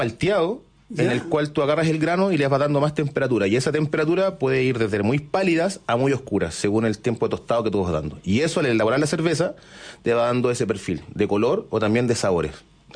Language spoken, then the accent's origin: Spanish; Concepción, Biobío, Chile; yo soy de Concepción